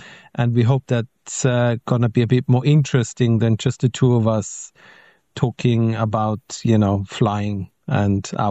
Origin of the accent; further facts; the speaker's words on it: Austria; English is a second language; moved away as an adult; I'm an old person. So I was born in Austria. I went to school, senior high school, did my military service.